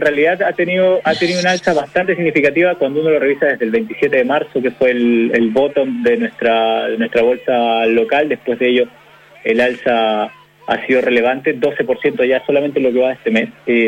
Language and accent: Spanish; Lima, Peru; accent: hybrid; Yo soy de Lima. Soy peruano, solo que mi acento está híbrido ya, ocho años viviendo acá.